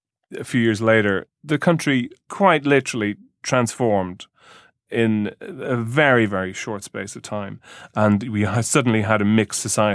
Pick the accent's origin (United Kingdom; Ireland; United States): Ireland; growing up in Ireland, you're not steeped in race politics, because when I was a kid, you know, you look around, and for as far as the eye can see, there's a bunch of just, you know... mildly overweight white Catholics